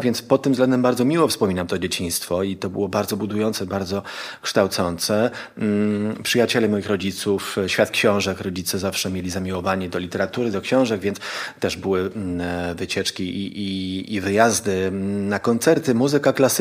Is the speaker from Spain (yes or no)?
yes; Madrid, Community of Madrid, Spain; jako dziecko żyliśmy w zasadzie prawie, może nie w centrum Madrytu, ale no blisko Puerta de Hierro, Barrio del Pilar, trochę tak na obrzeżach tych dwóch dzielnic.